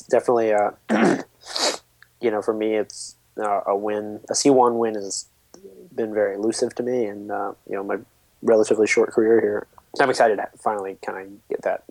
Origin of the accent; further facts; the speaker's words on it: Milton, Florida, United States; I'm actually in the house that I grew up in right now. I'm down in Pensacola, Florida, visiting my mom. And this is where I was born. It was or Milton, if you will. It's just north of Pensacola